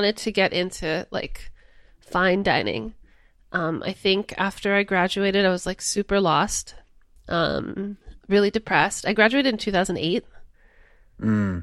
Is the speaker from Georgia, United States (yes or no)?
no; California, United States; I'm from the Valley. I didn't know, I grew up going Outback Steakhouse.